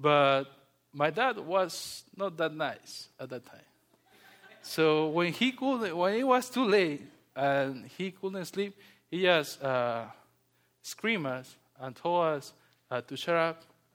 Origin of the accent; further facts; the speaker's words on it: Peru; When I was a child, I was raised in Peru. Peru is not like here. And it wasn't even close like here when I was a child.